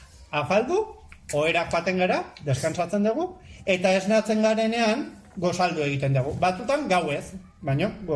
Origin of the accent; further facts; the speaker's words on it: Hernani, Basque Country, Spain; ni Hernaniarra naiz